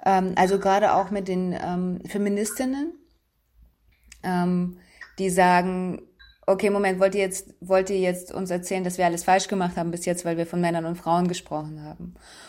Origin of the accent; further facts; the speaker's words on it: Germany; Keine Ahnung, ich bin Deutscher